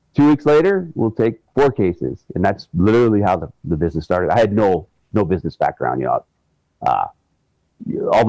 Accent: Alaska, United States; I grew up in Alaska. I grew up with the Native Americans in Alaska. Eskimos in the north of Alaska. I was actually born up in the most northern town in North America.

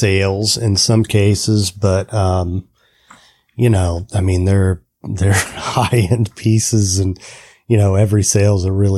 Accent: Kokomo, Indiana, United States; I grew up in Indiana and, you know, in a really blue collar town.

